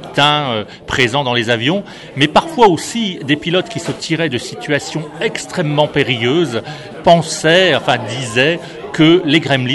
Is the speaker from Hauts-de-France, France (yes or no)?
no; Brittany, France; mais je suis breton.